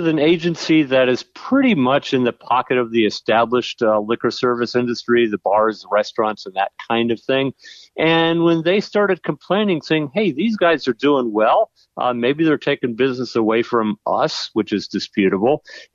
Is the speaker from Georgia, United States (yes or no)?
no; New Jersey, United States; moved away; I grew up in Jersey. I moved away years ago, but I grew up in Jersey